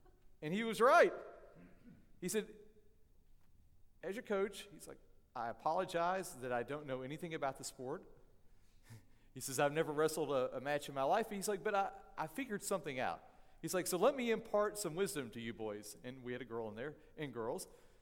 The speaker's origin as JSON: {"language": "English", "region": "Tennessee", "country": "United States", "tie": "born or raised there", "said": "I'm from Tennessee. I grew up in the hills of Tennessee. Some might even call me a redneck or a Covite, and that's fine."}